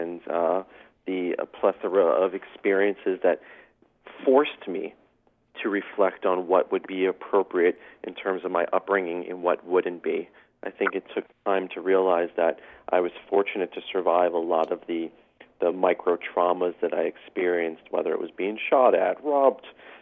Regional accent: Brooklyn, New York, United States; it was a lot of violence growing up in Brooklyn, in South Brooklyn in the late 80s, playing basketball with some very dangerous characters

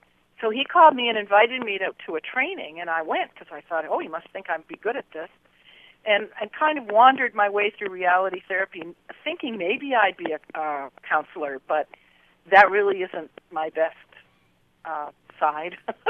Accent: Massachusetts, United States; I grew up in New England, right next to Walden Pond.

